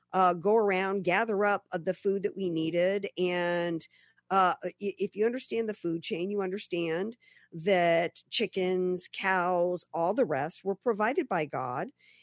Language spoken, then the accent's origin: English; the South, United States; And although growing up in the South, we were really all about natural remedies.